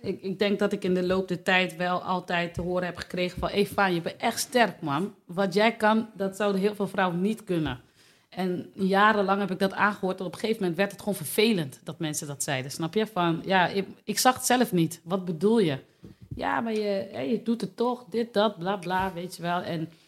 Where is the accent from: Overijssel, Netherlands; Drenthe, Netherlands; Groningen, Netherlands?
Groningen, Netherlands; Delfzijl; now in Hoogezand, Netherlands; Ik kom uit Delfzijl. 34 jaar, moeder van 3 kinderen, woon in Hoogezand.